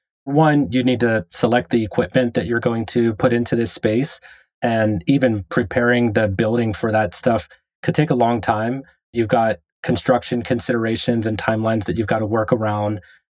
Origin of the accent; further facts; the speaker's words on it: Pittsburgh, Pennsylvania, United States; my hometown, Pittsburgh, was like the home of Alcoa.